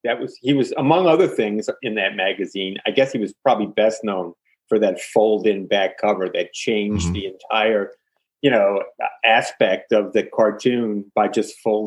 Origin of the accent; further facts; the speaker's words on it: New York, United States; also born or lived in Brooklyn; Born in Brooklyn, New York, yes.